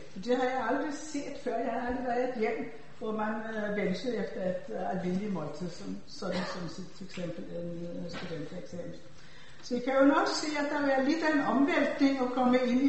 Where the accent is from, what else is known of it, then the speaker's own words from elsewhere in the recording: Sweden; på trods af at jeg er opvokset i Sverige